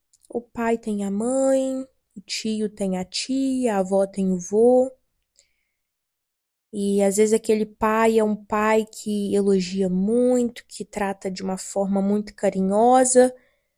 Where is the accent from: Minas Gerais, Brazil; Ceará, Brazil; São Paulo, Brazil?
Minas Gerais, Brazil; now in Rio de Janeiro, Brazil; Eu nasci e cresci em uma cidade pequena, em Minas Gerais. Fui morar no Rio de Janeiro.